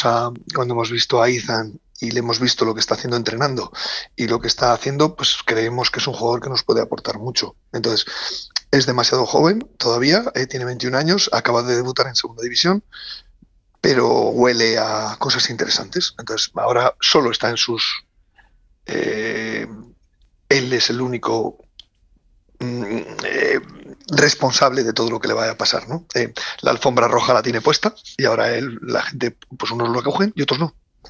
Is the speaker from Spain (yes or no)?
yes; Soria, Castile and León, Spain; Escucha, vengo de Soria, ¿eh?